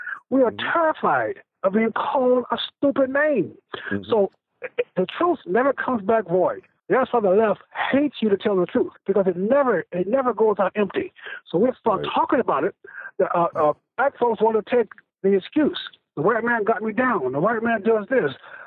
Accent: United States; I am an American. I'm a Vietnam veteran. This is my country.

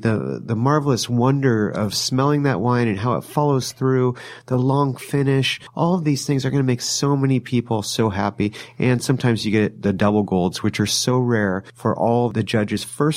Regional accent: California, United States; I was born and raised in Sonoma County. So wherever you put me in Sonoma County, I've got something to do with it.

